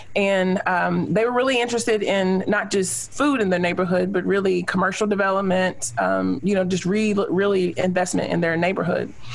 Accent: Richmond, Kentucky, United States; now in Louisville, United States; Born and raised in Richmond, Kentucky. That is the county that's just south of Fayette County, down 75. I came to Louisville in 97 to attend the University of Louisville, and I've stayed ever since.

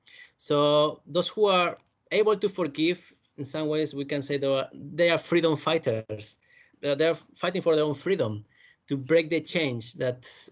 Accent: Castellón, Valencian Community, Spain; English is a second language; moved away as an adult; now in United Kingdom; Originally, I'm from Spain, but I came to England 11 years ago now, and I came to do my research in the Peace Department of Bradford University, although my home university is in Spain, in a town called Castellón

